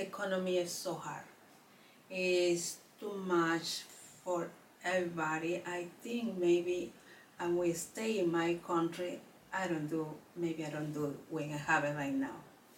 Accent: Peru; English is a second language; now in Queens, United States; Yes, I come from Peru to Mexico.

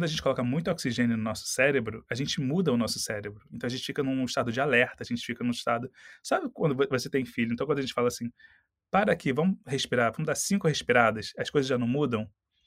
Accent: Brazil; Alô, e você é da onde? Eu falei, sou do Brasil. Ela era brasileira também.

